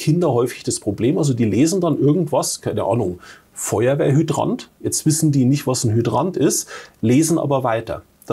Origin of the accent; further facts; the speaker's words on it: Coburg, Bavaria, Germany; Wir haben jetzt eine Schule bei meiner Heimatstadt in Coburg